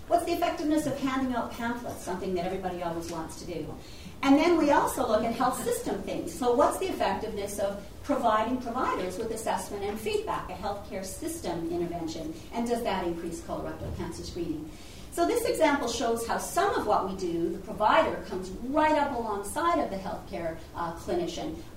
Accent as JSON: {"language": "English", "country": "Canada", "said": "Now, I always like to start here because I'm a Canadian"}